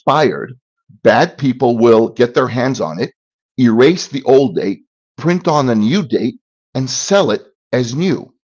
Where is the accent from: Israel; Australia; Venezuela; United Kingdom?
Israel; English is a second language; moved away as an adult; now in United States; Well, I am originally from Israel. I came to the United States almost 26 years ago this summer.